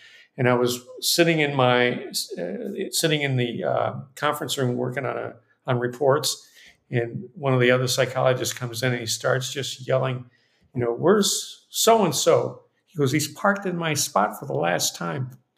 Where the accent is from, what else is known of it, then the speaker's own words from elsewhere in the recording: Cuba; I grew up in Cuba. My grandfather was a renowned muralist that worked with the Cuban Railroad.